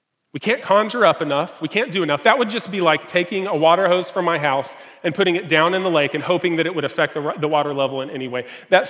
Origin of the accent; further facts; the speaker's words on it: Gallatin, Tennessee, United States; I grew up in Northeast Nashville in a little town called, it was a farming town called Gallatin.